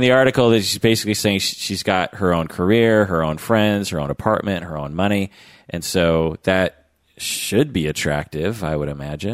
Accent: Pacific Northwest, United States; it took me probably 30 years to even figure out what you just said, because growing up in the Northwest, it's just assumed.

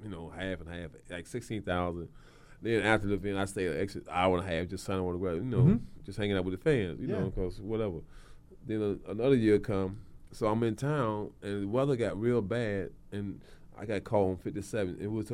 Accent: the South, United States; Probably my grandfather back in the day, so, just growing up in the South and the body of work, what he's doing, steel mill, work in the field.

